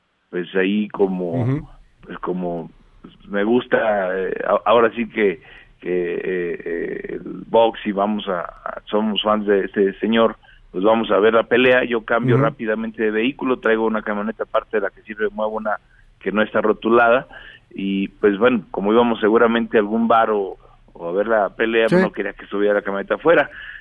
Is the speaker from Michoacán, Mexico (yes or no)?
yes; Morelia, Michoacán, Mexico; also born or lived in Tepalcatepec; Yo, aunque nací en Tepalcatepec, toda mi vida he vivido en Morelia, desde los 6 años, aquí estudié la primaria, la secundaria, la preparatoria, así es que soy más moreliano que de allá